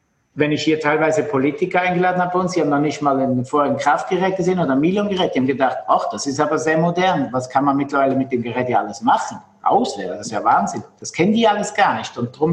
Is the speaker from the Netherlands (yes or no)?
no; Switzerland; moved away as an adult; now in Germany; Ja, also ich bin eigentlich ursprünglich Schweizer, komme aus der Schweiz, bin gelernter Physiotherapeut.